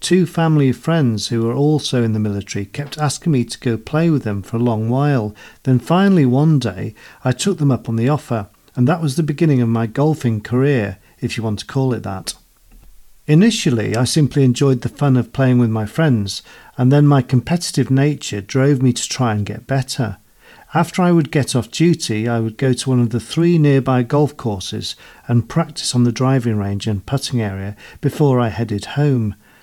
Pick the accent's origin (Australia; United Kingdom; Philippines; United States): Philippines; It reminded me of growing up in the Philippines, where I remember going out fishing with very limited equipment.